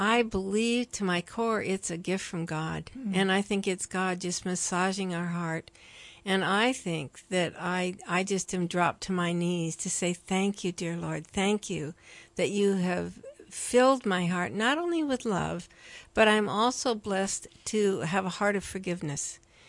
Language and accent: English; Salem, Oregon, United States; Well, to me, Salem is like Mayberry RFD, but many of our listeners won't know what that is. But it was just a small, wonderful community